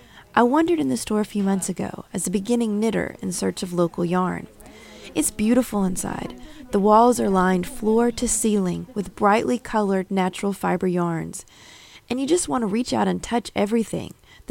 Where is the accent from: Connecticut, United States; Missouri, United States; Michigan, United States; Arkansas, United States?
Arkansas, United States; Dardanelle; Both sides of my family have lived in Yell County, Arkansas for generations. I grew up in Dardanelle, right on the Arkansas River, across the water from the larger town, relatively speaking, of Russellville.